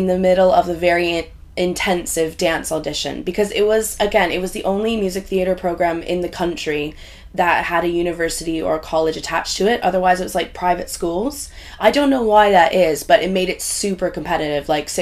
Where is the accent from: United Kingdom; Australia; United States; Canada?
Canada; I'm from Canada, and I was applying to different places in Toronto.